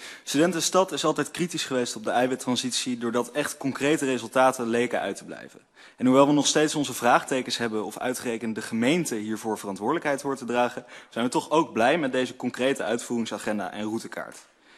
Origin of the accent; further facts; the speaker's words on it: Gelderland, Netherlands; Ik kom zelf uit de Achterhoek, waar wat de boer niet kent, dat vreet hij niet, nog steeds hoogtijdagen viert.